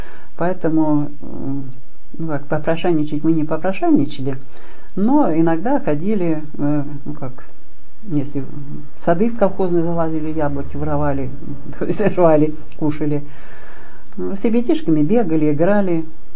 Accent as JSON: {"language": "Russian", "town": "Gavrilovka", "country": "Kyrgyzstan", "tie": "born there", "said": "Я родилась 3 июня 1936 года в селе Гавриловка Алачинского района в Киргизии."}